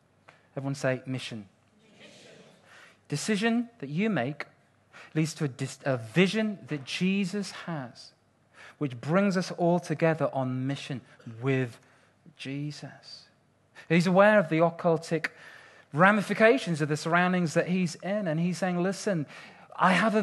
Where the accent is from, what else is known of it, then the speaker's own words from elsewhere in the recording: Nigeria; born there; I can say this because I'm from Africa. I was born in Nigeria, man.